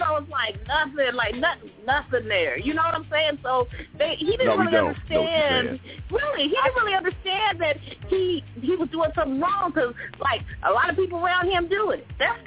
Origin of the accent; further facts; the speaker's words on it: California, United States; I'm from California. I'm from California. I know you can go to jail for anything.